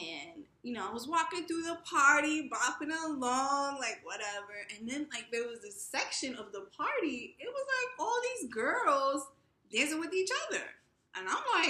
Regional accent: New York City, New York, United States; I grew up in New York City, girls would kiss on the cheek

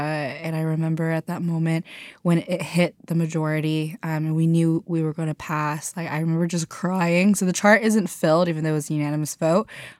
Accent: Corona, California, United States; I grew up in Corona, California. So Southern California.

